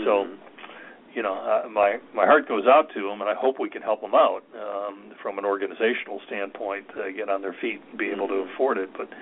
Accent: Plano, Texas, United States; there's a couple of VFW posts, one in my hometown, Plano, that is not doing very well.

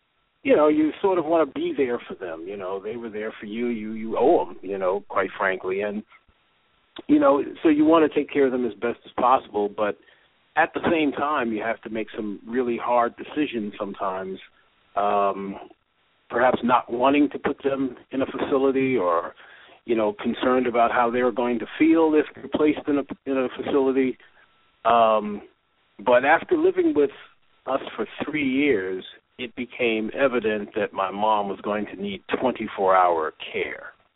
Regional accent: New York City, New York, United States; moved away as an adult; now in North Carolina, United States; I grew up in New York City, and had an opportunity to go to some art schools up there and get involved with publishing and advertising. And I moved to North Carolina back in mid-80s.

